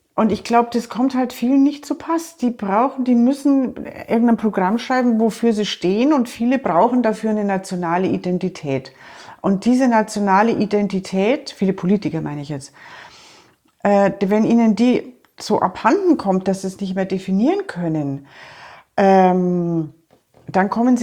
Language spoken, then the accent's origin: German; Bavaria, Germany; born there; Also ich bin gebürtige Oberbayerin. Meine beiden Herkunftszweige lassen sich über hunderte von Jahren genau hier in Oberbayern nach.